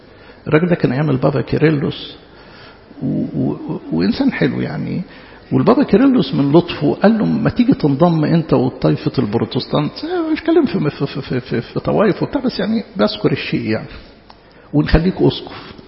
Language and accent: Arabic; Upper Egypt, Egypt; احنا عندنا في الصعيد يعني معروف يعني الناس الكبيره فينا مثلا يشوف ابن عم يقول لك اخوي